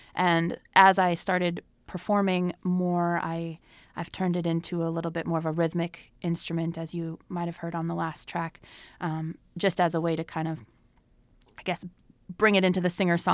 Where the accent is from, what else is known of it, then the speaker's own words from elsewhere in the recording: Duluth, Minnesota, United States; also born or lived in Madison, Wisconsin; I grew up here in Duluth, and then I lived in Madison, Wisconsin for a long time